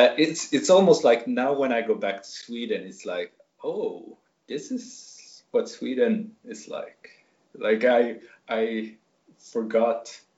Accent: Japan; but I suppose since they know I'm from Japan, they think that I'm Japanese.

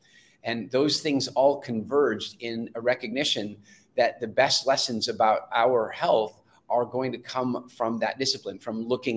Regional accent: South Africa; born there; where, you know, I was born in South Africa.

